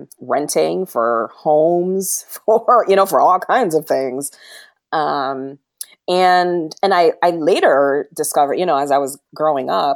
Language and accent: English; Toledo, Ohio, United States; I did not. I grew up in Toledo, Ohio.